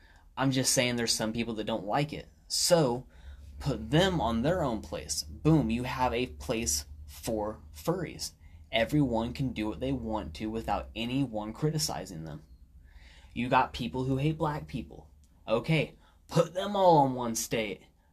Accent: Indiana, United States; Well, we grew up in Indiana, and the reason we moved to Colorado is because it has more opportunity for us.

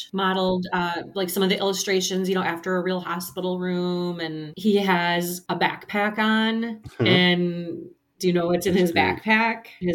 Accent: Wisconsin, United States; And I'm sad because in 2010, right in my home state, Wisconsin, in Madison, they had transplant games

